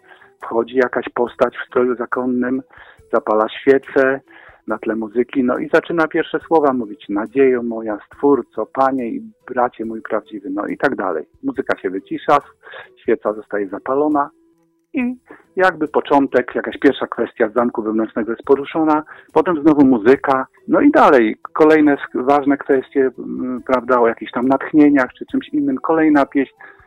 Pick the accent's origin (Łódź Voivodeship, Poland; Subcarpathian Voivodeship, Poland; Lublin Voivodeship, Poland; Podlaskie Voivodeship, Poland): Lublin Voivodeship, Poland; Zamość; w Zamościu, bo to jest moje rodzinne miasto